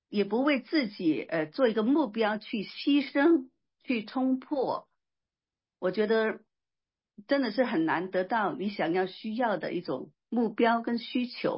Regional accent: Guangdong, China; moved away as an adult; now in Seattle, United States; 我是信徒哈，我是来自中国的广东省，我是客家人哈，我的祖籍是客家人

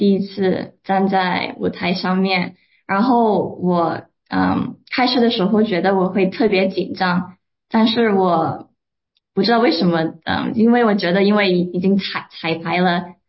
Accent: San Francisco, California, United States; 我从小在旧金山出生的，所以我有很多亲戚还在那里住

